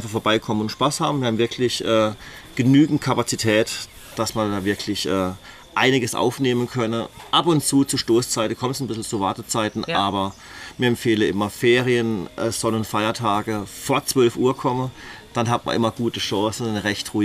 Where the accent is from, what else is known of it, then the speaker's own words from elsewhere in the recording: Emmendingen, Baden-Württemberg, Germany; now in Hochschwarzwald, Germany; Ich komme aus Emmendingen ursprünglich. Mhm. Vor 15 Jahren in Hochschwarzwald gekommen